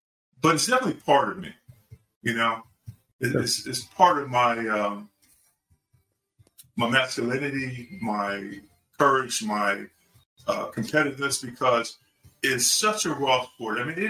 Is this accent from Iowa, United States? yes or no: yes; Iowa, United States; I compare it to three movies growing up in the Quad Cities, right? So you got Illinois on the other side of the Great River, and you got Davenport, the biggest city of the four.